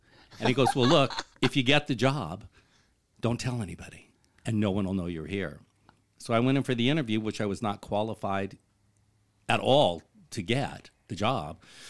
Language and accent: English; Pasadena, California, United States; born there; moved away as an adult; also born or lived in New York; now in Palm Springs, United States; I was born in Pasadena, California.